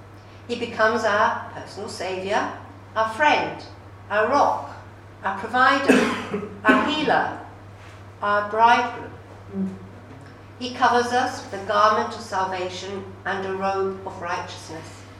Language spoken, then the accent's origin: English; Scotland, United Kingdom; I'm Scottish, and Scotland is lowering the age from 18 to 16 years